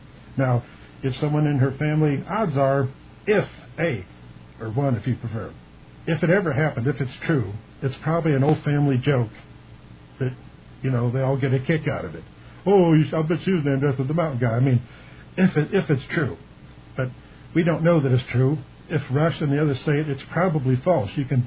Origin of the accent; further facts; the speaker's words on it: Missouri, United States; I'm from Missouri.